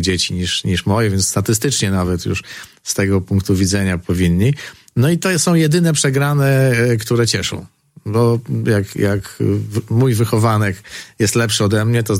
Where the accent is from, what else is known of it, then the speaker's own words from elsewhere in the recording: Mrągowo, Warmian-Masurian Voivodeship, Poland; now in Suwałki, Poland; Przyjechałem z Mrągowa. Moje miasto rodzinne to Mrągowo. Po podróżach po Giżycku-Olsztynie na stałe zameldowałem się w Suwałkach. Tutaj też byłem w wojsku